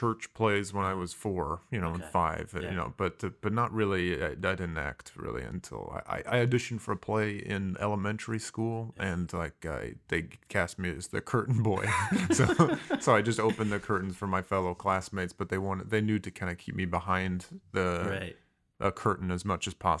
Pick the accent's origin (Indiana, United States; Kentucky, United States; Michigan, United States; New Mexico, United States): Indiana, United States; Mishawaka; also born or lived in Fontana, United States / San Diego, United States; I was born in Fontana, California, and immediately moved to San Diego, lived there till I was seven, but was raised in a small town in Indiana called Mishawaka